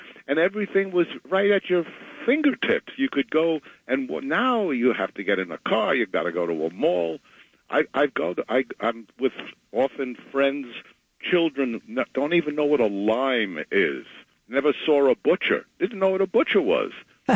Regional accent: France; also born or lived in Italy; But I'll probably start with growing up in France and Italy and the differences in the culture

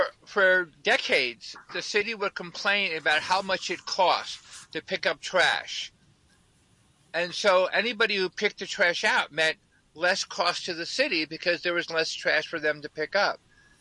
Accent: New Jersey, United States; When I was a kid, I grew up in New Jersey, and I used to go to the junkyard, take appliances apart, and sell the copper wire to places.

